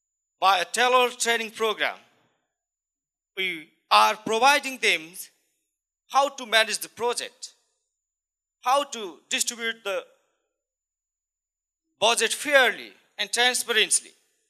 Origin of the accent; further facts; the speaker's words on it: Nepal; I'm from Nepal. Nepal is a beautiful country, you know all.